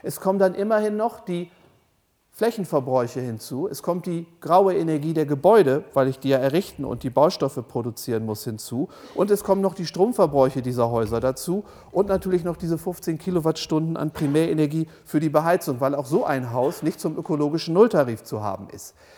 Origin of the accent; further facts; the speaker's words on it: North Sea coast, Germany; da wo ich herkomme, da an der Nordseeküste